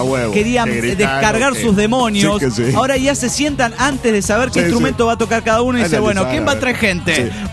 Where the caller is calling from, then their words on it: Reconquista, Santa Fe, Argentina; Reconquista, provincia de Santa Fe.